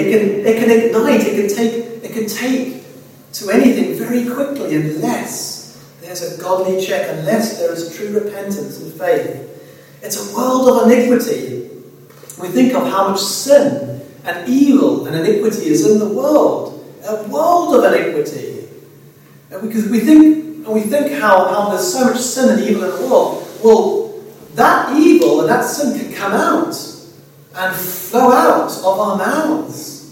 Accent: South Africa; me and my brother Jason, growing up in South Africa, we used to live on the back of our house used to be on the back of a forest.

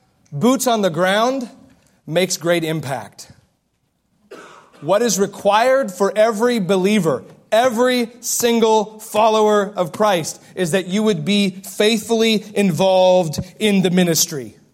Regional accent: Astoria, Oregon, United States; And growing up in Astoria, Oregon, when there's mud and more mud on the field, sinking into it, and you get out knowing you've been in the game.

